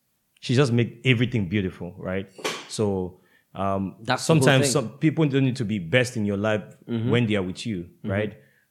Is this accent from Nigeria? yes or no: yes; Cross River, Nigeria; Because I'm from Cross River State you know, it was more of our cultural heritage.